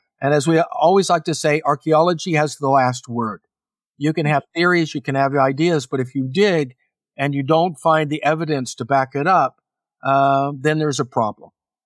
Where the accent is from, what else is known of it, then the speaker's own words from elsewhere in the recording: Oklahoma, United States; And I grew up in Oklahoma.